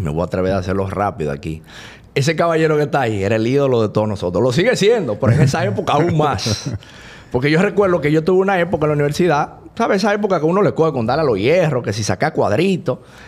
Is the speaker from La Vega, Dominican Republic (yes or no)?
yes; La Vega, Dominican Republic; also born or lived in Cibao; como vivía en el Cibao, y yo soy de La Vega, yo vine un día a Santo Domingo